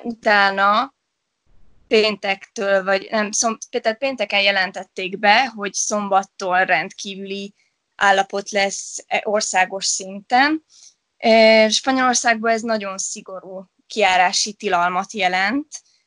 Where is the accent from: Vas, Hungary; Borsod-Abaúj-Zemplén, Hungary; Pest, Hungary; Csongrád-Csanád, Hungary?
Vas, Hungary; Sárvár; moved away as an adult; Sárváról származom.